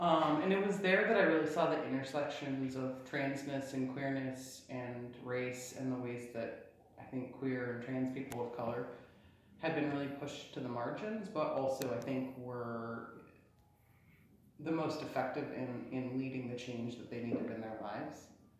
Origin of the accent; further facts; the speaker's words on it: Shelby, Montana, United States; Yeah, I was born in Shelby, Montana, the day that Ronald Reagan was elected president.